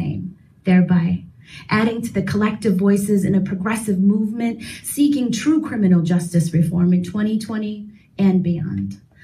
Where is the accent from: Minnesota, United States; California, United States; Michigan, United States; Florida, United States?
Michigan, United States; Dearborn; I grew up here in Dearborn, Michigan. It's a city that boasts the largest concentration of Arab Americans in the U.S.